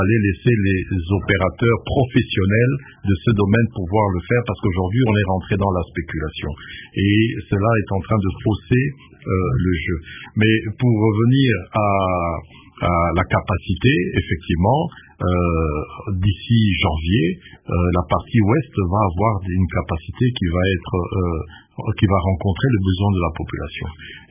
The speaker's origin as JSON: {"language": "French", "country": "DR Congo", "said": "chez nous, en RDC"}